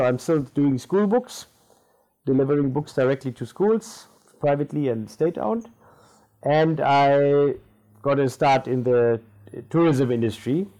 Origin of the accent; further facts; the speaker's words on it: Namibia; first language German; English is a second language; also born or lived in Germany; grandmother was born already here. Both my parents were born here, and I'm also born in Namibia. While my mother tongue is German, I feel as Namibian. This is my home.